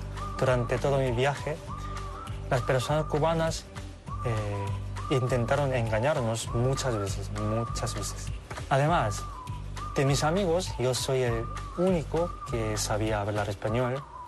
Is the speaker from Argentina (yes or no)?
no; South Korea; soy coreano.